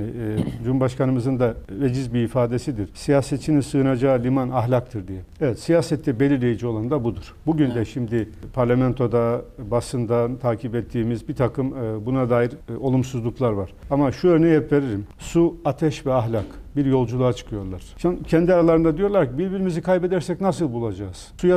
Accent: Kasımpaşa, Istanbul, Turkey; 100 yıllık Kasımpaşalı'mız Paşalıyım ama ben Beyoğlu'na kimseyi tanımam

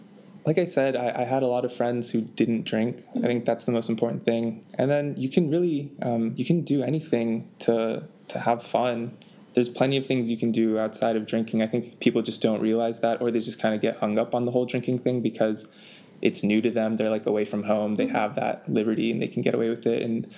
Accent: Afghanistan; because I'm from Afghanistan, right? So we kind of speak the same language.

